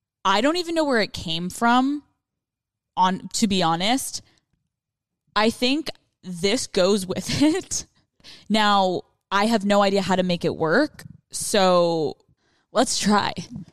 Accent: Northeast, United States; I'm not really like the Southern thing. I'm from the Northeast, like the whole thing.

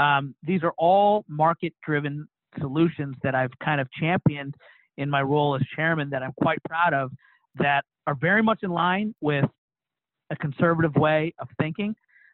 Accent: Kentucky, United States; I was a Republican from Kentucky

